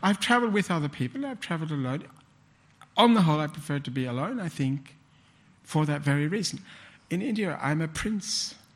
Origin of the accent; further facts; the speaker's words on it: Lane Cove, New South Wales, Australia; I was brought up in Lane Cove. Lane Cove was, in 1940-something, was Christian.